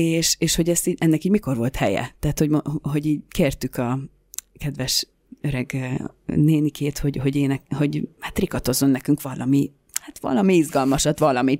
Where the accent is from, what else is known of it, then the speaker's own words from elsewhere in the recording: Tata, Komárom-Esztergom, Hungary; Tatán, ugye ahonnan származom